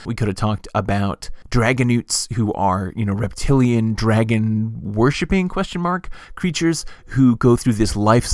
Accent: California, United States; You know, I'm from the Bay Area of Northern California, or at least that's where I grew up.

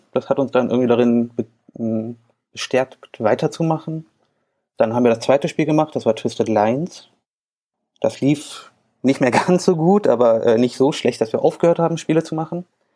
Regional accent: Berlin, Germany; Nee, wir sind Berliner.

